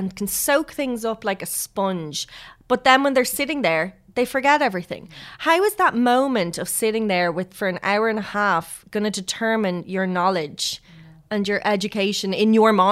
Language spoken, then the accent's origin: English; Ireland; You know, any time you met someone new, we're Irish.